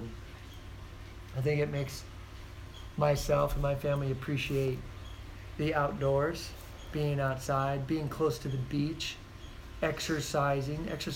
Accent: Fountain Valley, California, United States; very important extended family type stuff that we grew up with in Fountain Valley.

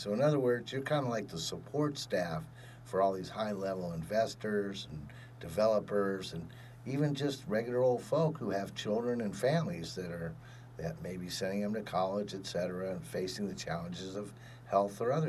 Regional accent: California, United States; So growing up in Orange County here

